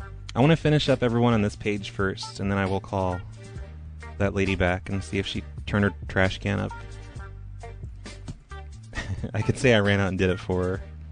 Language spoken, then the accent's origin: English; Washington, United States; Yeah, it's from my cell phone. I'm from Washington originally.